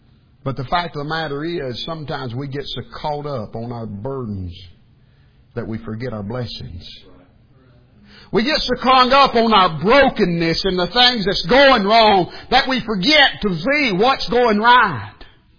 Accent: Georgia, United States; born there; not because I was born in North Georgia, not because I'm a United States citizen

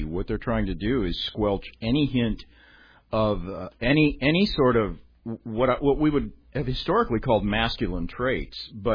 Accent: Oklahoma, United States; because I grew up in Oklahoma, you'd see a cloud like that, you'd think, storm coming tonight.

